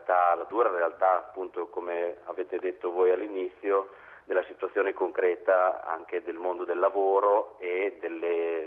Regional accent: Bologna, Emilia-Romagna, Italy; born there; Io sono un sacerdote della diocesi di Bologna, sono nato a Bologna, faccio il parroco a Sant'Agostino, quindi sono anche distante dalla città.

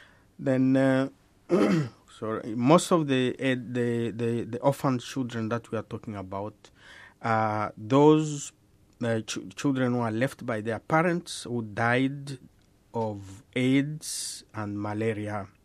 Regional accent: Zambia; I'm from Zambia, yes.

